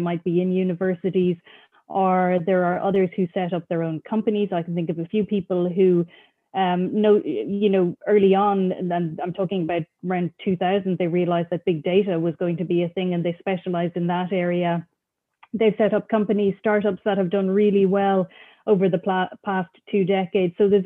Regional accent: Cork, Munster, Ireland; So, you know, growing up in Cork, we had what was then the Cork Examiner, but we also got the Irish Times.

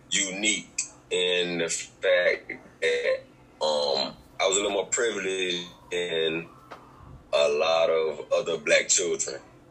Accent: Valdosta, Georgia, United States; growing up in Valdosta is so

